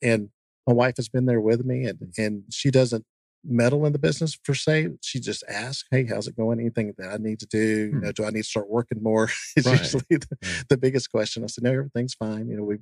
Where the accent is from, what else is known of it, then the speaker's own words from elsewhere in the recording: Double Springs, Alabama, United States; a small town that I grew up in Northwest Alabama called Double Springs.